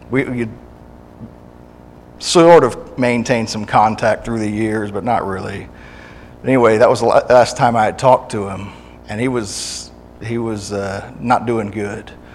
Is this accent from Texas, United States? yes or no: yes; Corpus Christi, Texas, United States; When I grew up in Corpus, I had some neighbors